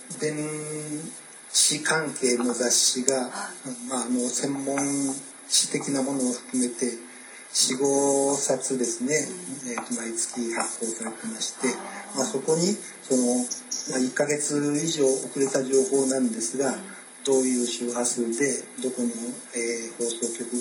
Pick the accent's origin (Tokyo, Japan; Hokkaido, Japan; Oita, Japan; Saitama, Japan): Tokyo, Japan; also born or lived in Kobe; 私は、はい、生まれは神戸なんですが、